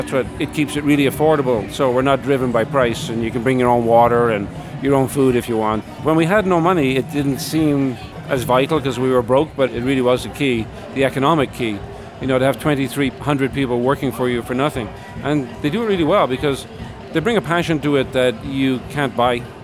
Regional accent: Ireland; now in Canada; I come from Ireland, and I don't think you can hold something like this.

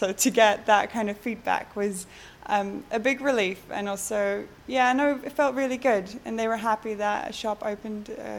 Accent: Amsterdam, North Holland, Netherlands; moved away as an adult; now in London, United Kingdom; I'm 25 years old, I'm from Amsterdam.

